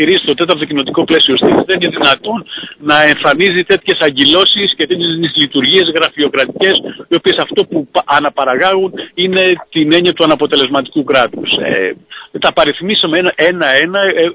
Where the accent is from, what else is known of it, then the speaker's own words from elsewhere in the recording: Greece; Απλώς να μας προβληματίσει ως Έλληνες.